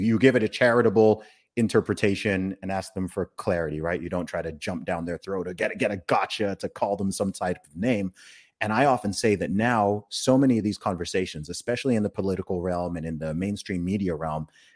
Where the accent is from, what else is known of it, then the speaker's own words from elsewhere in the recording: England, United Kingdom; I'm an Englishman.